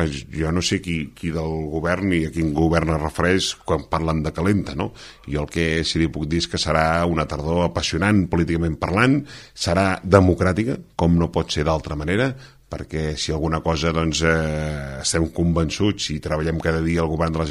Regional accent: Catalonia, Spain; Per tant, aquests som nosaltres, aquests som els catalans.

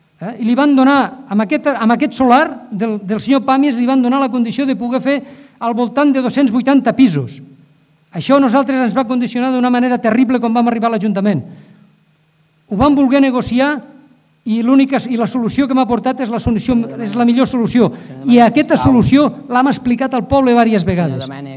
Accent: Falset, Catalonia, Spain; quan dic que sóc de Falset, ho dic amb orgull

